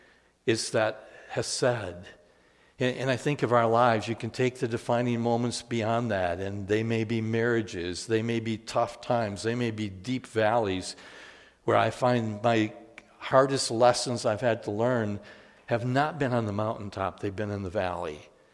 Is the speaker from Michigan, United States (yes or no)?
yes; Holland, Michigan, United States; if I remember the order of worship in the church I grew up in Holland, Michigan, it didn't change for all the years that I went there.